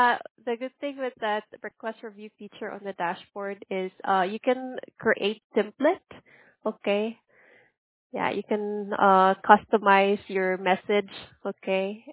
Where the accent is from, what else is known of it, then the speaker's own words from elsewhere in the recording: Philippines; Oh, okay. You knew that I'm Filipino.